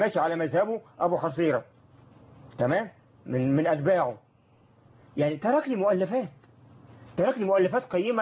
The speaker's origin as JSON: {"language": "Arabic", "town": "Minya", "region": "Minya Governorate", "country": "Egypt", "tie": "born or raised there", "said": "طب احنا عندنا في الصعيد في بلدي في المنيا"}